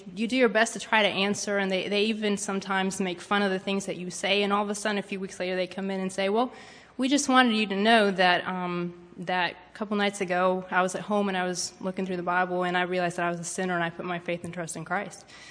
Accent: Spain; all I could think about was all the wonderful things that I had experienced growing up in Spain and all the great things that God had done.

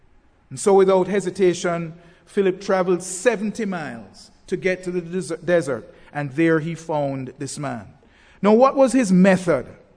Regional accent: Jamaica; but sir, I'm just as Jamaican as you are.

